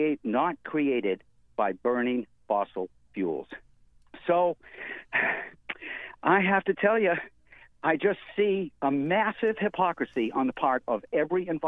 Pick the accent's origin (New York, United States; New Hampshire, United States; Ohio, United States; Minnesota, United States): New Hampshire, United States; I'm 67. I've lived in New Hampshire all my life. I live in Mount Vernon, although I'm calling from Portsmouth today